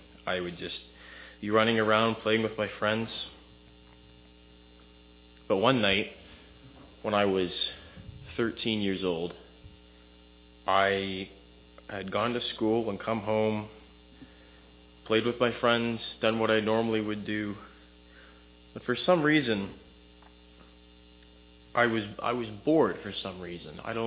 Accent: Halifax, Nova Scotia, Canada; I am also from Halifax, and I am visiting here for the summer. I'm actually going to be working here.

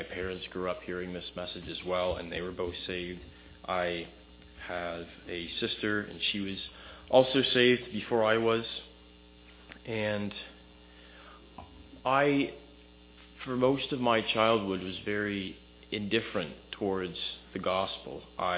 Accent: Halifax, Nova Scotia, Canada; I am also from Halifax, and I am visiting here for the summer. I'm actually going to be working here.

